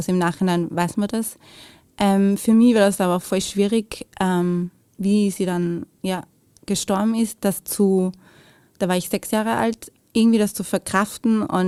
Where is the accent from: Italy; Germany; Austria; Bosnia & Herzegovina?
Austria; Lower Austria; now in Salzburg, Austria; Also geboren bin ich in Wien, aber ich habe gelebt damals in der Nähe von Wien. Also Niederösterreich, aber fast in Wien.